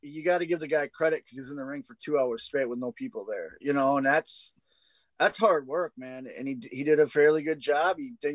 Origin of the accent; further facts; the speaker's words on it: Milwaukee, Wisconsin, United States; Yeah, remember, I'm from Milwaukee.